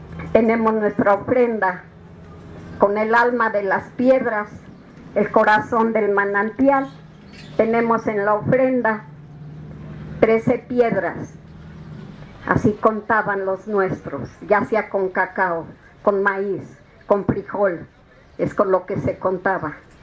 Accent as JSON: {"language": "Spanish", "country": "Mexico", "said": "proteger todos los derechos como pueblo mexicano"}